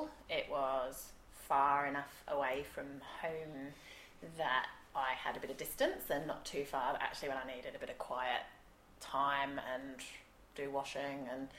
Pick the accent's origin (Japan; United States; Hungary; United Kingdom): United Kingdom; England; also born or lived in Nottingham, United Kingdom; So I'm English